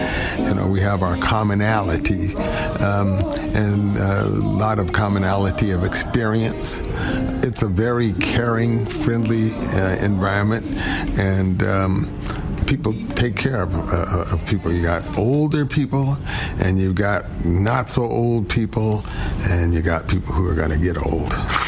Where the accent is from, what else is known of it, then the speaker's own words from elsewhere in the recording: Cheyenne, Wyoming, United States; I grew up in Cheyenne, Wyoming.